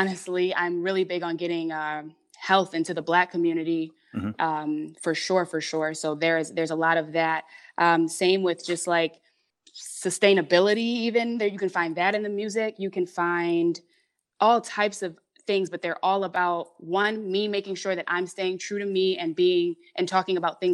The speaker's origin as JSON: {"language": "English", "town": "Hamtramck", "region": "Michigan", "country": "United States", "tie": "born or raised there", "also_born_or_lived": "Detroit", "said": "When I was born in Detroit, but right away, we were living in Hamtramck, which is actually a small town inside of Detroit. Like it's surrounded by at all angles by Detroit. It's the oddest thing. It's only about 2 miles wide. But it's right inside of Detroit."}